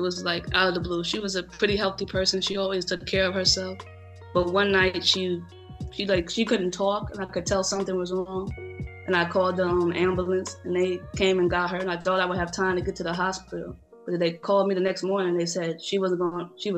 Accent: Schenectady, New York, United States; Schenectady, New York.

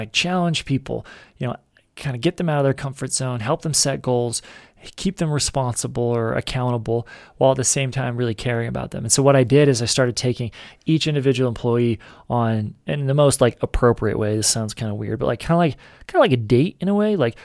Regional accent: Utah, United States; And I'm from Utah, and it was in Salt Lake.

